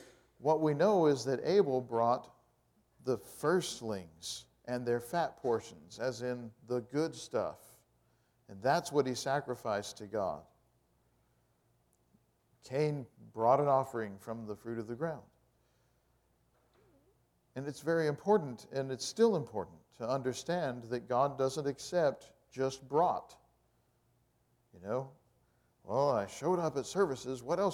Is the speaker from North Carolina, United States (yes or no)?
no; Texas, United States; Everybody kind of apologizes for the heat, but I am from Texas, and heat is not that unusual down there